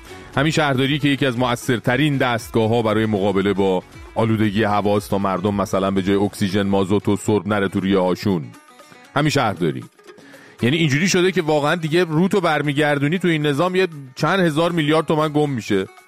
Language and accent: Persian; Iran; حالا به عنوان یه ایرانی